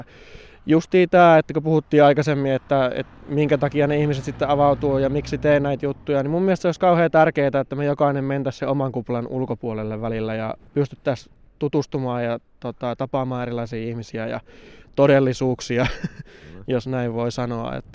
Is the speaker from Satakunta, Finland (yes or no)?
no; Tornio, Lapland, Finland; also born or lived in Kemijärvi; muutin sitten Torniosta Kemijärvelle. Että se yhtäkkiä muuttui se ympäristö uudeksi